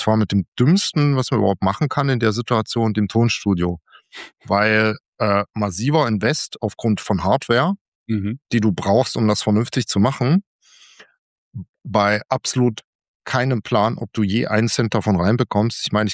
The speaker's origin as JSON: {"language": "German", "town": "Chemnitz", "region": "Saxony", "country": "Germany", "lives_now": "Leipzig, Germany", "said": "Ich bin dann umgezogen von Chemnitz, wo ich herkomme, nach Leipzig"}